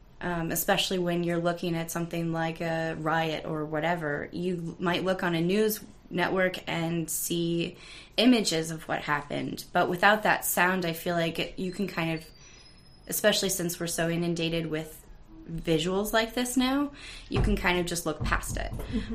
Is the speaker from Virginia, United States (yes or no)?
yes; Charlottesville, Virginia, United States; my hometown, which is Charlottesville, Virginia